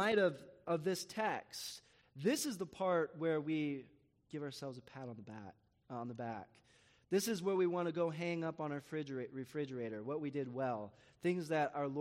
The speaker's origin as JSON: {"language": "English", "town": "San Diego", "region": "California", "country": "United States", "tie": "born or raised there", "said": "I like to think of this city a little like San Diego, a little shout out to my hometown"}